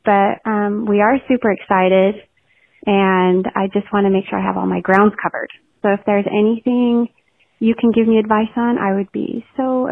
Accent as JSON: {"language": "English", "region": "California", "country": "United States", "said": "I am from California."}